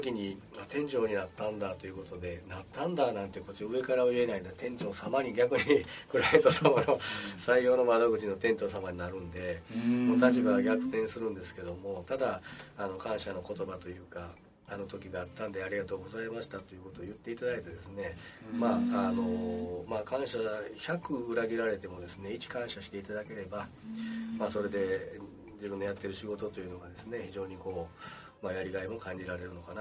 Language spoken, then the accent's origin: Japanese; Kobe, Hyogo, Japan; 地元神戸ということもあってですね、